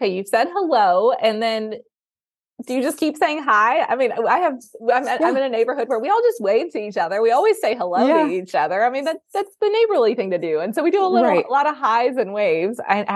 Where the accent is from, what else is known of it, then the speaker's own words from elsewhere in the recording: Lexington, Kentucky, United States; also born or lived in Memphis, Tennessee; I remember when I moved, I'd lived in Memphis, Tennessee and moved back to my hometown of Lexington, Kentucky